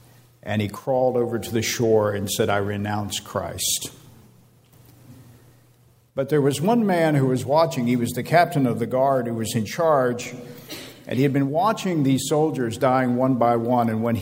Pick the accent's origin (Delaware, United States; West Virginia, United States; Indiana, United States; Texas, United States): West Virginia, United States; roads were a big issue where I grew up in West Virginia